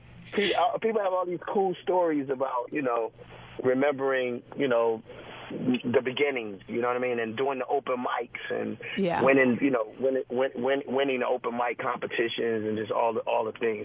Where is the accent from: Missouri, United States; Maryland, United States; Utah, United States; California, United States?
Maryland, United States; also born or lived in New Jersey / Washington, D.C.; I was born in Jersey, but I was raised in, you know, the Maryland, D.C. area, and that's home. You know, that's always been home.